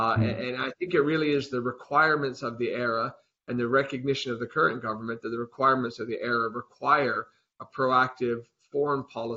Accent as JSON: {"language": "English", "region": "Arizona", "country": "United States", "also_born_or_lived": "Washington, D.C.", "accent": "Arizona", "lives_now": "Australia", "said": "there's a lot more Arizona in my accent than Australia. But having spent 25 years in D.C. before moving to Australia, nearly 9 years ago now"}